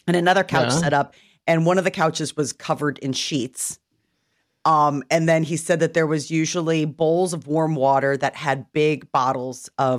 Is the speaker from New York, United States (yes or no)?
no; Nebraska, United States; I'm a Husker fan too. Yes, I'm from Nebraska.